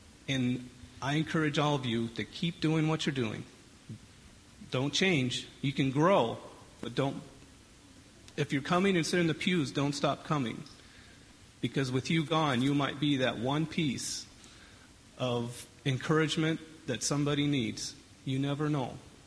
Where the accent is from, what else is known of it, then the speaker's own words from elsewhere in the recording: Iowa, United States; I'm from Southwest Iowa, grew up in a Nazarene church.